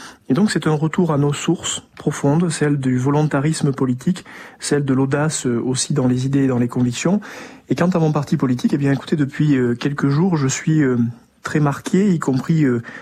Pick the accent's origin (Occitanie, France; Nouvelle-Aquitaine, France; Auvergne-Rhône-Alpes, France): Occitanie, France; moi j'ai grandi dans le Lot. Je viens d'une famille qui n'a jamais fait de politique. J'ai grandi dans une terre de gauche.